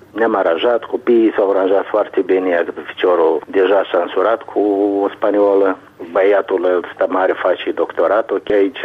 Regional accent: Moldova; noi, ca moldoveni

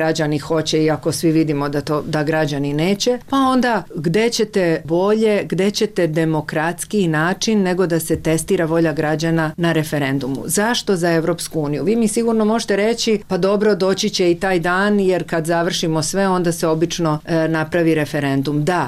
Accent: Croatia; now in Serbia; meni koja sam došla iz Hrvatske

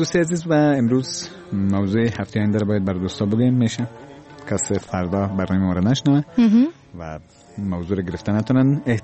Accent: Afghanistan; همه ما افغان هستیم

